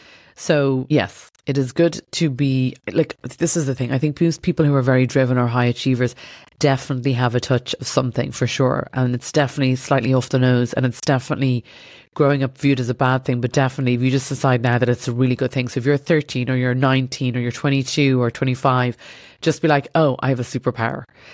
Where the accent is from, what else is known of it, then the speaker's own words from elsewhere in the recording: Ireland; growing up in Ireland